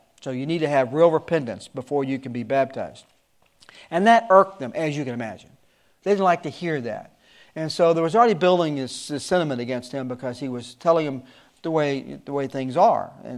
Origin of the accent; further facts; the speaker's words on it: the South, United States; In the South, we call that oxymoronic. I think that's the right word. I'm from the South.